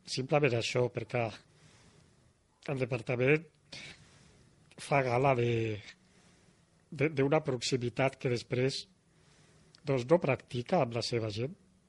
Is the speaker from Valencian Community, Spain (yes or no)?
no; Granada, Andalusia, Spain; born there; Catalan is a second language; moved away as an adult; now in Catalonia, Spain; jo vaig néixer a Granada i vaig arribar aquí a Catalunya just abans de fer els 20 anys, al millor poble del món, que és el Port de la Selva